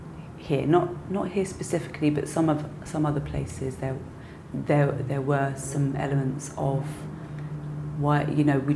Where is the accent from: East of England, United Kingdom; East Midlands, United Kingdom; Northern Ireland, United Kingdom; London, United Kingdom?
London, United Kingdom; I grew up in South London.